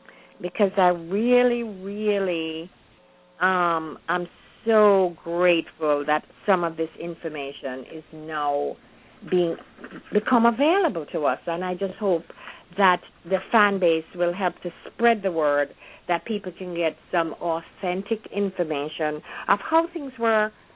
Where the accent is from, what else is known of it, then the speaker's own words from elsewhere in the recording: Jamaica; now in United States; I had a wonderful upbringing in Jamaica, and I'm so grateful I was born and raised there. And I came to the United States in the days of Camelot, you know, late 50s